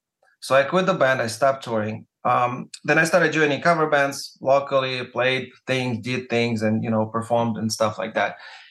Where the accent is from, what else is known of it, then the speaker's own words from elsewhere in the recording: Russia; moved away as an adult; now in Los Angeles, United States; I'm coming from Russia, which is cold already.